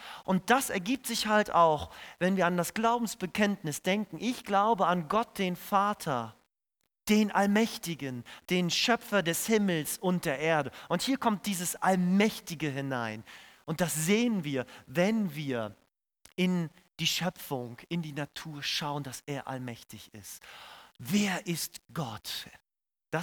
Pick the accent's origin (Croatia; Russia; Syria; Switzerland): Russia; now in Germany; Ich weiß noch, ich bin aus Russland gekommen.